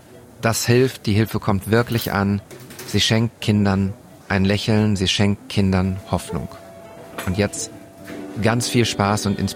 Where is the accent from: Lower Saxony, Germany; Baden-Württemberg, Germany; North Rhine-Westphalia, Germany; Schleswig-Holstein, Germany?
North Rhine-Westphalia, Germany; Bochum; das sage ich als Bochumer mit höchstem Respekt